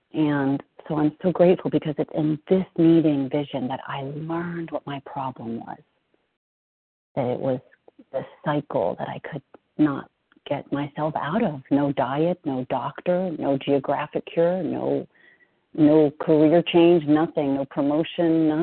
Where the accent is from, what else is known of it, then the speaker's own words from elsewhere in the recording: California, United States; I'm from California.